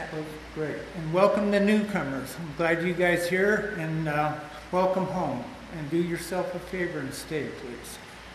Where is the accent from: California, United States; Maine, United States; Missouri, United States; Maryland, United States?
California, United States; Long Beach; I was born and raised in Long Beach, and my parents were Mormons, of all things.